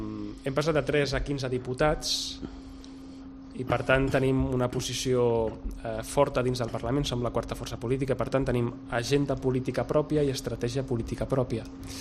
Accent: Badalona, Catalonia, Spain; jo sóc de Badalona

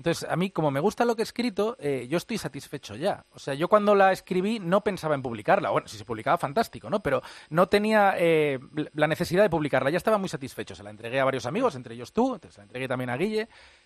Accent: Vigo, Galicia, Spain; born there; now in Madrid, Spain; Vigo, que es donde yo nací, donde tengo mi familia, y Madrid, que es donde vivo ahora.

